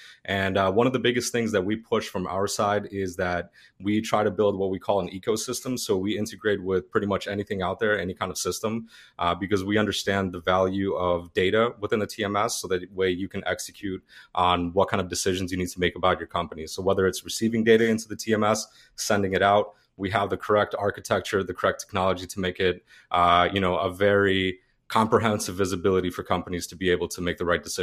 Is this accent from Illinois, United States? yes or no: yes; Chicago, Illinois, United States; Well, I'm from Chicago, but my family's from Ukraine.